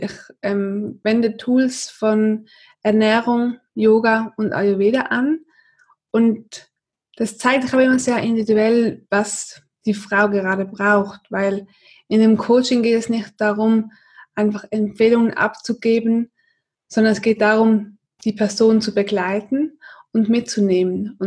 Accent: Switzerland; ich bin auch aus der Schweiz

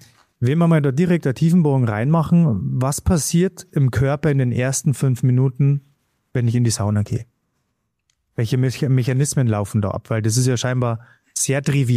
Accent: Bavaria, Germany; accent: Bavarian; mein bayerischer Dialekt

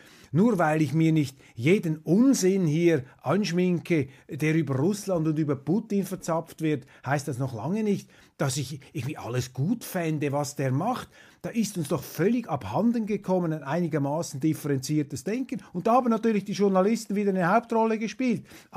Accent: Switzerland; Wir sind Schweizer.

